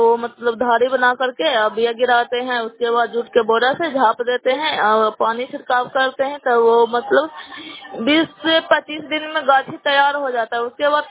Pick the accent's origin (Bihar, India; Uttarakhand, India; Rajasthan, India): Bihar, India; Nalanda; नालंदा जिला नगर नौसा ब्लॉक कैला पंचायत के निवासी हूँ।